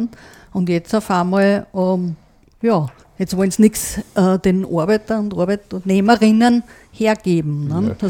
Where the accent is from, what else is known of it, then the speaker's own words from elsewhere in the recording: Austria; Und das ist ja bei uns in Österreich ab der 6. Schulstufe